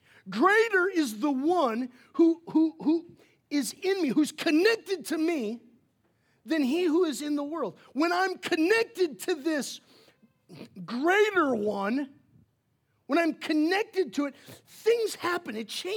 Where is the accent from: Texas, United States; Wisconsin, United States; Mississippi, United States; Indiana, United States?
Wisconsin, United States; I grew up in Wisconsin, and so we actually heated our house with wood.